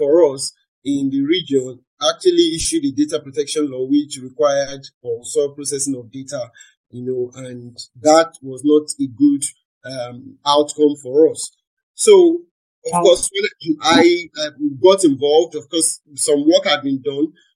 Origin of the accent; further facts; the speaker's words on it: Nigeria; So I would say that as a Nigerian, I'm proud of what eventually came out.